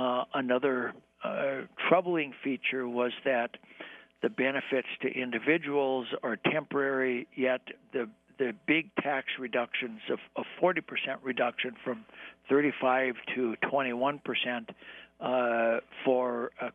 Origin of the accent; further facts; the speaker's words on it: North Dakota, United States; I grew up in North Dakota, which is a very strong farmers union state.